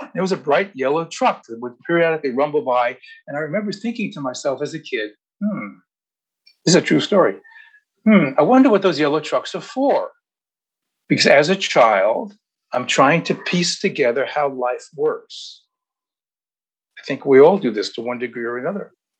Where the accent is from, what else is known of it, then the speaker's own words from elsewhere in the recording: New York City, New York, United States; I grew up in Queens, in New York City.